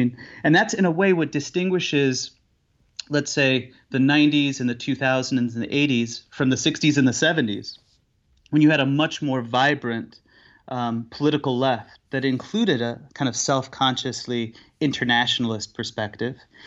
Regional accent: United States; born there; I always felt myself as thoroughly American. I was born in this country. There's no other place for me.

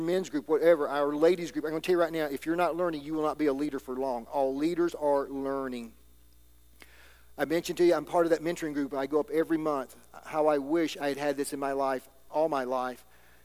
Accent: Alabama, United States; I'm the guy from Alabama.

